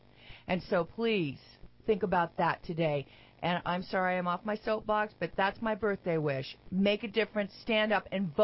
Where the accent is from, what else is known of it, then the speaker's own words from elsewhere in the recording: North Carolina, United States; born there; So I was born in North Carolina, and I've had a great life.